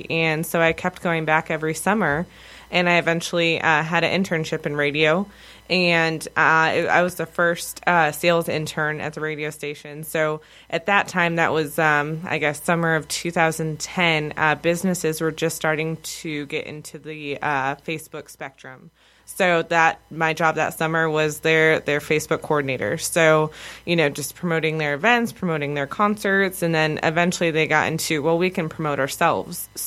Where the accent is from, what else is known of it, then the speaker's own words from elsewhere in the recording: Howell, Michigan, United States; So I grew up in Howell, Michigan, small town outside of Lansing, and I went to Michigan State.